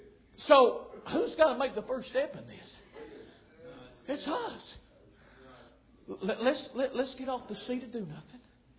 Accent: Mooresburg, Tennessee, United States; born there; I was born in Mooresburg, Tennessee, a little family.

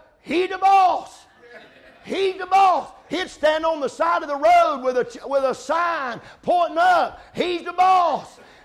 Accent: North Carolina, United States; I'm from North Carolina, and we used to preach a lot of tent meetings down there.

